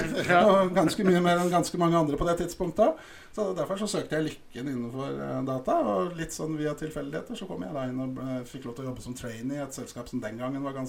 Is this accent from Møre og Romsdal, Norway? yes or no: no; Drammen, Buskerud, Norway; Jeg er født i Drammen i 1970.